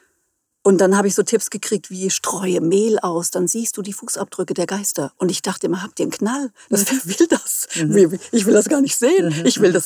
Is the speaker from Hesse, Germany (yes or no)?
yes; Hesse, Germany; now in Hamburg, Germany; Ich komme ursprünglich aus dem Hessenland, bin dort auch geboren, also in der Nähe von Friedberg. Also es ist so ein Stück hinter Frankfurt. Und lebe aber seit 2021 in Hamburg.